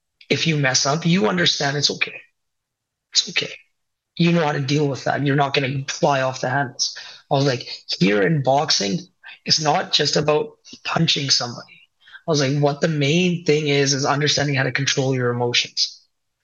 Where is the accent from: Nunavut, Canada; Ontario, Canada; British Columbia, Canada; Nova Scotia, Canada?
British Columbia, Canada; Prince George; I am from Prince George, BC, Canada. I am the youngest of three. I'm the first generation Canadian. Both my parents immigrated from India to Canada. They moved around when they first got here in BC, but then finally settled in Prince George.